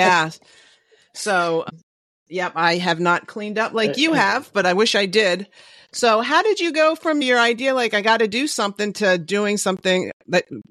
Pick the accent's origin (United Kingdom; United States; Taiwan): United States; New Jersey; I grew up in the Northeast, the New Jersey shore.